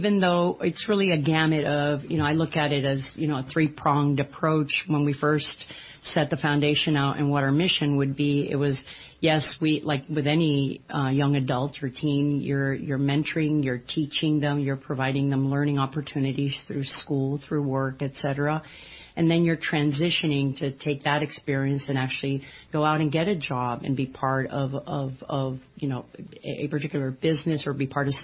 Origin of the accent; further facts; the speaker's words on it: Miami, Florida, United States; also born or lived in Spain; Well, I grew up in Spain, and I'm pretty much a native of Miami. I grew up in Miami